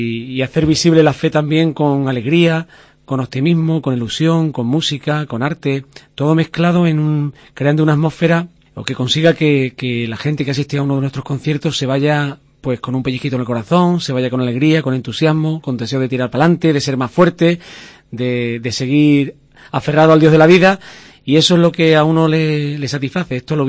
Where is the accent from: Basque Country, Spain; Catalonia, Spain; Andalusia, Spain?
Andalusia, Spain; Huelva; nosotros somos de Huelva, y allí estuve 4 años estudiando el bachillerato